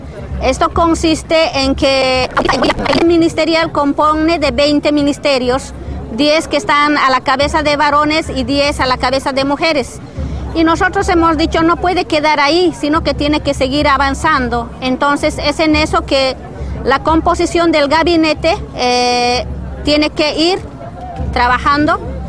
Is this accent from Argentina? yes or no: no; Bolivia; Quisiera presentarme como servidora pública que estoy asumiendo allá en mi país.